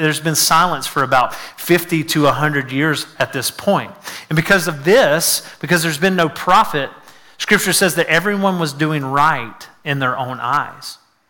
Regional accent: Conyers, Georgia, United States; There was bumper stickers in our hometown, or in my hometown and around the area, that said, Conyers, Georgia, eat, sleep, and see Mary.

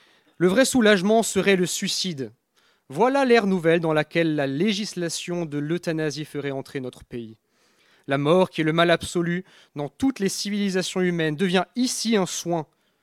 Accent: France; je suis français, un sénateur français

